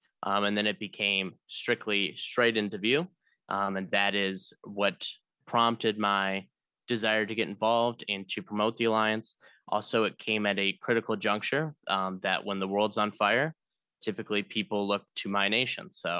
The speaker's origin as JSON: {"language": "English", "country": "United States", "said": "I'm from the United States."}